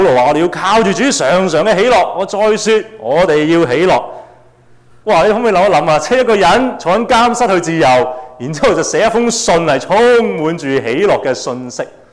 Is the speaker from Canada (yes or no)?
yes; British Columbia, Canada; 我们作为加拿大人，我哋去夏威夷旅行，咁点啊？我哋嘅身份都仍然系加拿大人